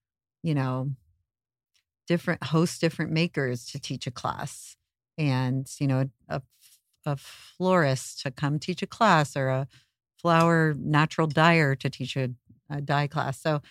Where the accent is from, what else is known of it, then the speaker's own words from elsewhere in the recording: Ojai, California, United States; I'll start out by saying I grew up in Ojai, California, a small town surrounded by nature.